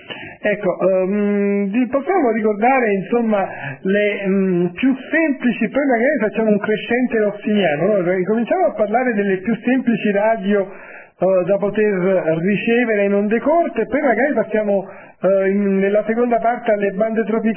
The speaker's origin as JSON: {"language": "Italian", "region": "Campania", "country": "Italy", "said": "il carnevale che si festeggia nelle mie parti qui in Campania"}